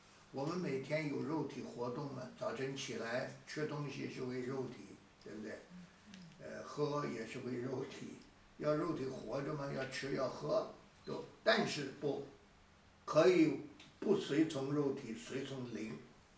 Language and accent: Chinese; China; 所以我们中国人呢，这个在外国讲不通的。